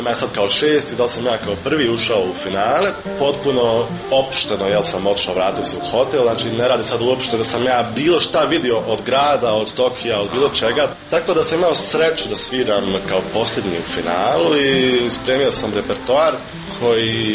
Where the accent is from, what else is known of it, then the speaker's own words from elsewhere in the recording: Tuzla, Federation of Bosnia and Herzegovina, Bosnia & Herzegovina; ja se osjećam i uvijek ću se i za 50 godina ću se osjećati kao Tuzlak, tako da moram da kažem da sam stvarno ponosan na neki način da dolazim iz, reći slobodno, najljepšeg grada iz Bosne i Hercegovine.